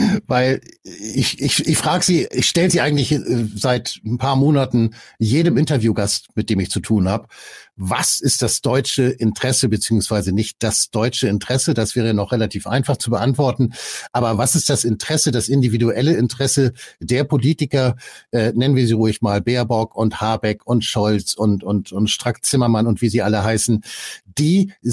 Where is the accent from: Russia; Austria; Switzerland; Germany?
Russia; also ich als Russe